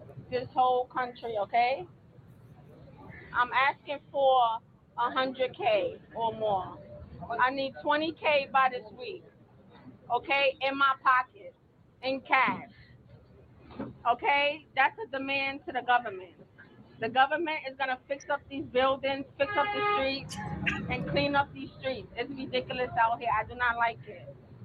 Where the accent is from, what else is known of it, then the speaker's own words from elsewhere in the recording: Pakistan; English is a second language; I'm from Pakistan.